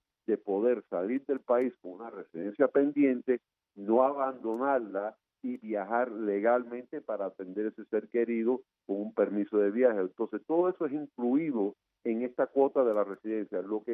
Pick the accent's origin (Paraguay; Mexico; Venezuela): Mexico; Guanajuato; porque yo soy de Guajirito de Guanajuato